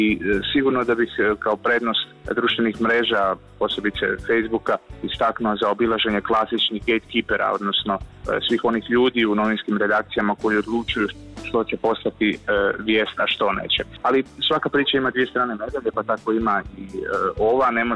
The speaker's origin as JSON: {"language": "Croatian", "country": "Croatia", "said": "Kod nas u Hrvatskoj je to početkom ovog mjeseca kao prva organizacija napravila"}